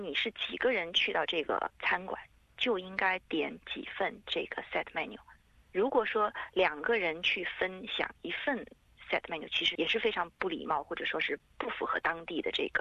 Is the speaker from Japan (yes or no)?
yes; Japan; Chinese is a second language; 我们日本人叫拉面，其实就是我们说的汤面。